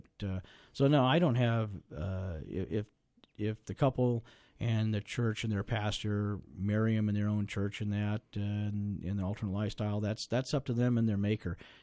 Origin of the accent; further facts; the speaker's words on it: Alaska, United States; I grew up on the Little Susitna River. I remember days when I could catch 5 and 6 silvers a day up by above the bridge by our house on out there.